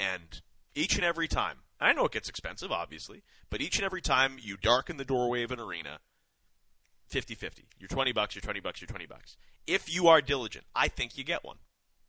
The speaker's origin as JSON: {"language": "English", "region": "Saskatchewan", "country": "Canada", "said": "And I'm from Saskatchewan. Like, we love 50-50s."}